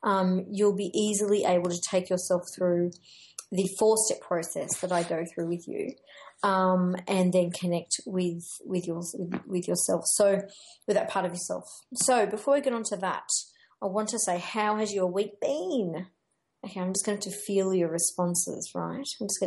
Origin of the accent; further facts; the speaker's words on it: Wollongong, New South Wales, Australia; which is on the 16th of October here in Wollongong, which is my hometown.